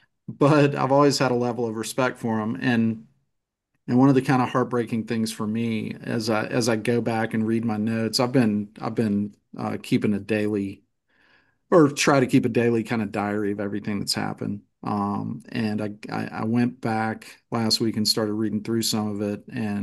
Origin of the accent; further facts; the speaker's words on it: Louisiana, United States; I'm from Louisiana, and I've got a good dear old friend who's a sergeant with Baton Rouge Homicide.